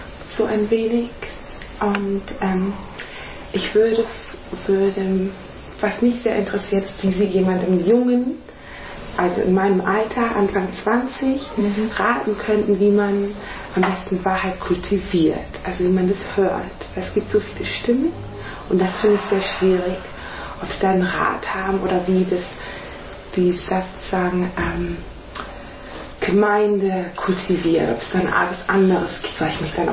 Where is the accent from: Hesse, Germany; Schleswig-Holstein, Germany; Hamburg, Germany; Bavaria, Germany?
Hamburg, Germany; Hallo, ich komme eigentlich aus Hamburg